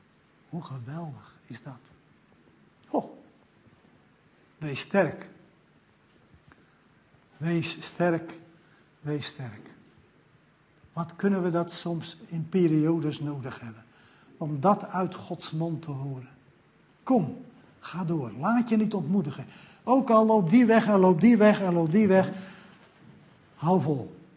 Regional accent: Texel, North Holland, Netherlands; Nu, ik ben geboren en getogen op het Waddeneiland Texel, in het Jeruzalem van Texel, Oost-Drent, waar vroeger 7 kerken waren.

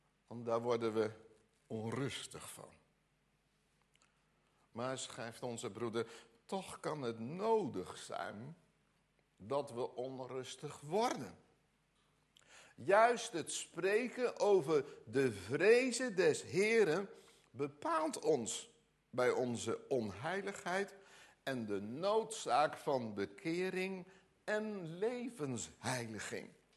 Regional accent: Gelderland, Netherlands; want ik kom van de Veluwe

